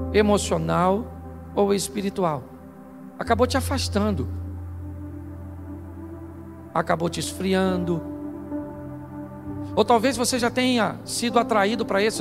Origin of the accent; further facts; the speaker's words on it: Rio de Janeiro, Brazil; Só porque eu sou carioca, está achando que eu vou apanhar alguma coisa.